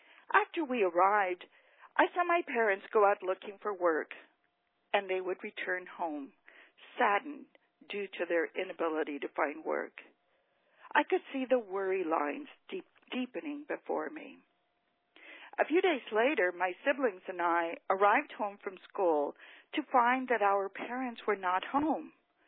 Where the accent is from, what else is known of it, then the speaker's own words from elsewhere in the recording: Porterville, California, United States; also born or lived in Mission, Texas; I grew up in Porterville, California, in the 1960s. I was a farm worker. We arrived in Porterville from Mission, Texas on March 5, 1961.